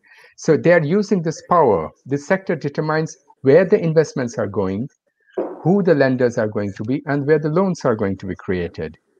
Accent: Netherlands; English is a second language; I come from Netherlands

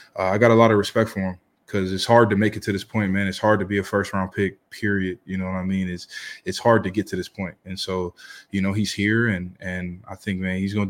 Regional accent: Maryland, United States; I got drafted to my hometown and I was able to live, you know what I mean, outside of Owings Mills and live in, you know, you by University of Towson, where it's better restaurants and more to do for my family because I'm from there.

